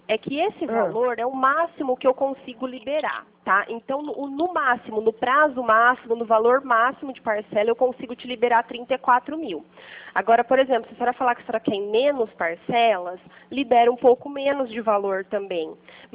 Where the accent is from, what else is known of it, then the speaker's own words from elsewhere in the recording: Pirassununga, São Paulo, Brazil; eu sou de Pirassununga.